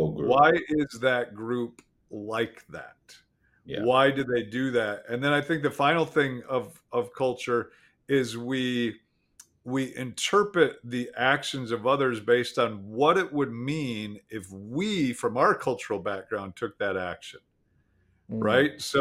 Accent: Wisconsin, United States; I'm from Wisconsin. If we were to archetype people from Wisconsin, you'd say, man, they love cheese and beer

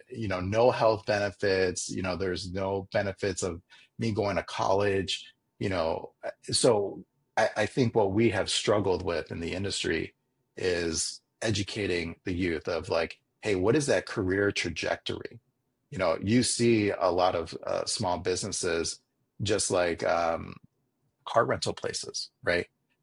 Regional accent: Chicago, Illinois, United States; and I went to a private school in high school, and actually was born and raised in Chicago. I actually went to St. Patrick's High School, you know, and I'm 46 years old

